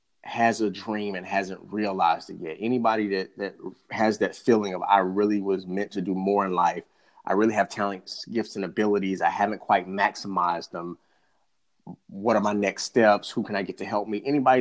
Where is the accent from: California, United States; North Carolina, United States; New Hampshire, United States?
North Carolina, United States; Greensboro; I went back to my hometown in North Carolina. It's going to be in Greensboro, North Carolina.